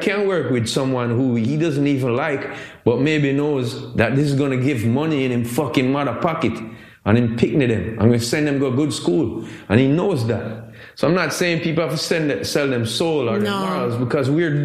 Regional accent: Jamaica; And I'm like, I'm Jamaican, I know more than this woman.

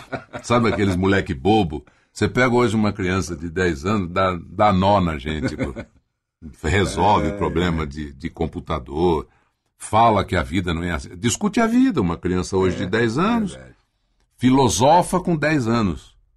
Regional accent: Londrina, Paraná, Brazil; also born or lived in Marília; Eu nasci em Marília. Nasci na Santa Casa de Misericórdia de Marília. Depois eu fui para Londrina, fomos para Londrina.

